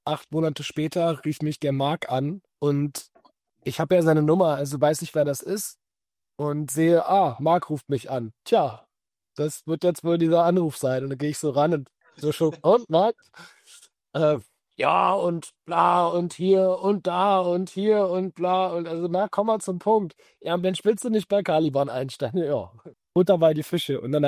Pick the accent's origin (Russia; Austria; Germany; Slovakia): Germany; Berlin; Also, ich bin ein in Berlin aufgewachsener Sohn schottischer Eltern.